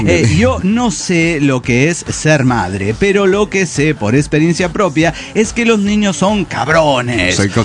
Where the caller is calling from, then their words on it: Mendoza, Argentina; de Mendoza, Argentina.